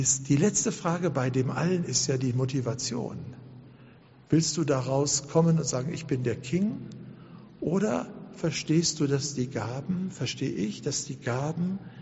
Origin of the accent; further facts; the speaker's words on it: Duisburg, North Rhine-Westphalia, Germany; accent: Ruhr; ich komme ja aus Duisburg, nicht aus Duisburg, sondern aus Duisburg, ja, so heißt das richtig, wenn man jetzt mal in Ruhrgebietische verfällt.